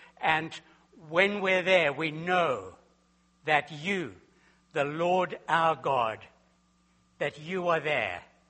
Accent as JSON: {"language": "English", "country": "Zimbabwe", "tie": "born or raised there", "said": "When I was growing up in Zimbabwe, as a little boy of 9 and 10, we owned 2 donkeys."}